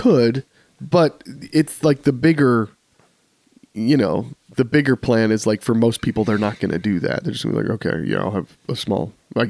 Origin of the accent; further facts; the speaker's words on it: Idaho, United States; Like where I'm, like where I grew up in Idaho, everybody's got this house on this giant plot of land.